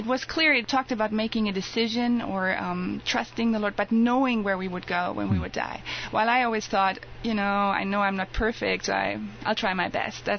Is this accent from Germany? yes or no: yes; Germany; I grew up in Germany as a non-believer. I was a child that didn't know the Lord.